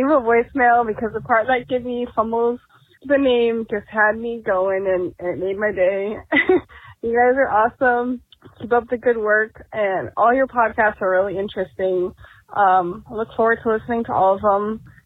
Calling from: Austin, Texas, United States; I'm calling from Austin, Texas.

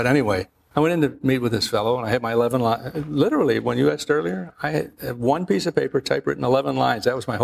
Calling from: Hartford, Connecticut, United States; I'm calling from Hartford, Connecticut, and or Plainville, Connecticut at the time.

